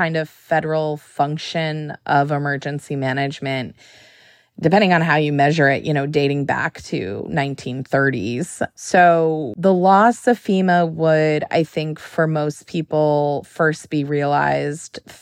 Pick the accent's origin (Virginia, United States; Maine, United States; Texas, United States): Maine, United States; I'm from Maine, for example, and we do not get disasters very frequently.